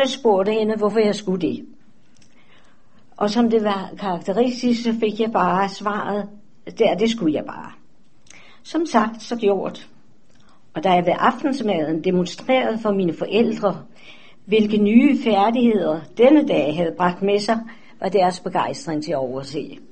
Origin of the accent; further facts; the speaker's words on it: Darmstadt, Hesse, Germany; Danish is a second language; now in Denmark; Jeg er født i Darmstadt, en mindre by syd for Frankfurt am Main. Der levede jeg med mine forældre